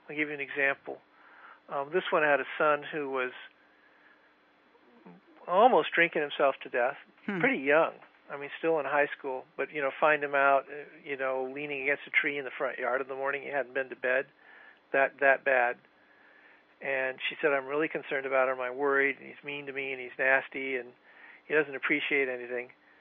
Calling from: California, United States; I said, well, I'm calling from California.

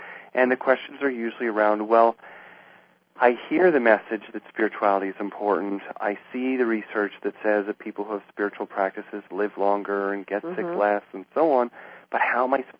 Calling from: Tucson, Arizona, United States; I am calling from Tucson, Arizona, and I work primarily at the Tucson Canyon Ranch property.

